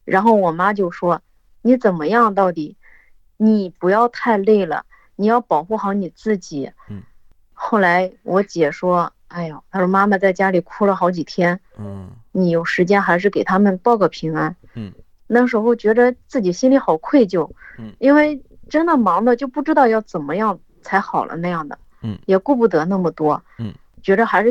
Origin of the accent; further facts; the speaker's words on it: Shandong, China; now in Wuhan, China; 我是山东人，留在武汉的